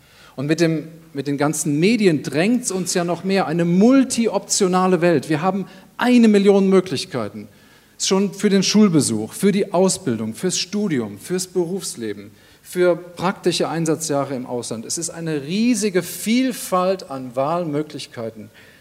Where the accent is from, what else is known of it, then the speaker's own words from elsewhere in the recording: China; Ich komme aus China, da gibt es eine Sorte Joghurt, wo wir gelebt haben.